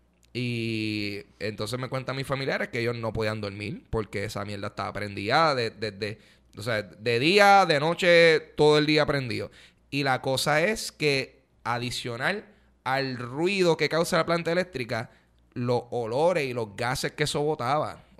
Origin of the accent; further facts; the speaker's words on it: Puerto Rico; somos boricuas